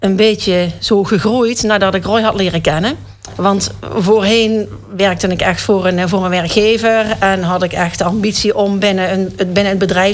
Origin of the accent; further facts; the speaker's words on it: Vierlingsbeek, North Brabant, Netherlands; ik ben geboren en getogen in Vierlingsbeek.